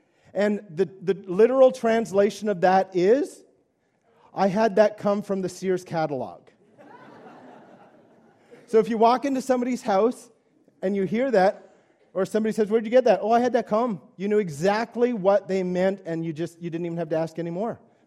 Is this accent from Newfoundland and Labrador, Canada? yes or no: yes; Newfoundland and Labrador, Canada; as you know, I am from Newfoundland, so I try and teach you some language from my mother tongue.